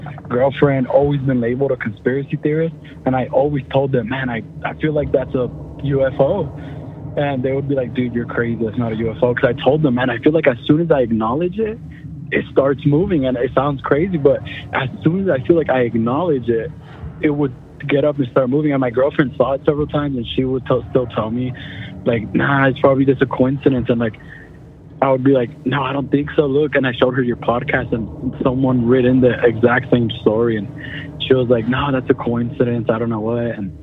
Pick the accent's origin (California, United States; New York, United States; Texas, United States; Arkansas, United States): Texas, United States; Austin; from Austin, Texas.